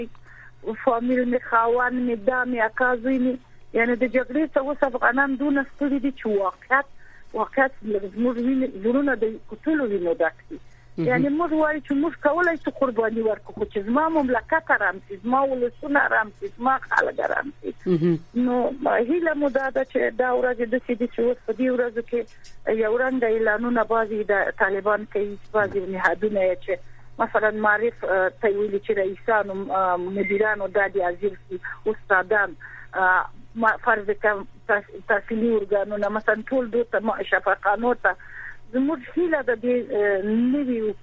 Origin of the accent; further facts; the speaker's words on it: Helmand, Afghanistan; چې زه خپله د هلمند یم